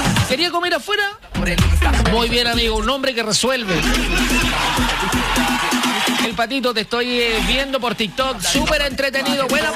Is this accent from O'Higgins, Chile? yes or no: no; Carahue, Araucanía, Chile; hola desde Carahue, la ciudad de la papa. Carahue es mi ciudad natal, chiquillos, ¿sabían ustedes? Nací allá un 23 de noviembre del año 1900.